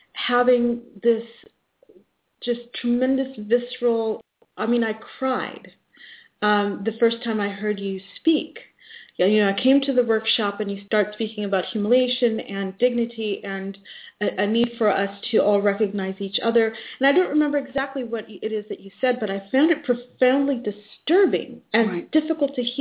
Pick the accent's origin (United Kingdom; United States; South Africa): South Africa; my family, when I was born, South Africa, because I'm from South Africa